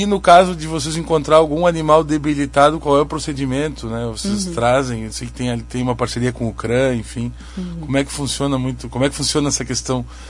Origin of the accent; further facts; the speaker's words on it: Hermenegildo, Rio Grande do Sul, Brazil; also born or lived in Cassino; eu me criei também na praia, no Hermenegildo, e depois fui morando no Cassino e tal